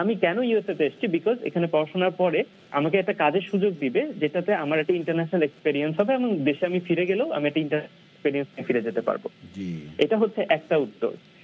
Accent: Bangladesh; আমরা দেশেও বাংলাদেশি বিদেশেও বাংলাদেশি এবং আমাদের প্রতিটা কাজের সুফল বাংলাদেশ অবশ্যই ভোগ করতে পারবে আমি আশা করি।

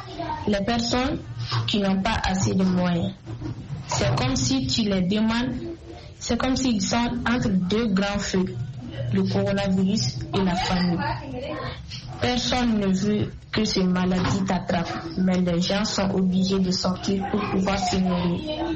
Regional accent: Mali; je suis malienne. Le coronavirus se propage ici au Mali

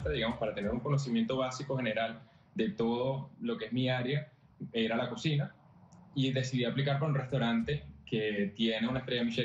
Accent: Venezuela; now in Hungary; todo eso me lo traje de Venezuela. Entonces yo soy una mezcla muy bonita de lo que traje de Venezuela, que es mi casa, de donde yo vengo, y lo que he aprendido durante el transcurso de los años acá en Hungría.

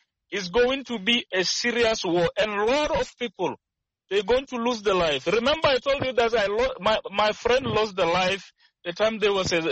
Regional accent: Limpopo, South Africa; Look, for my side, me, I'm from Limpopo. So Limpopo is very rare to see something like this.

